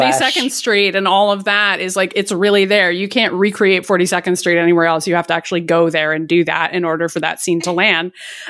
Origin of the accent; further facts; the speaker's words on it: Massachusetts, United States; I'm from Massachusetts. That's not what it looks like here.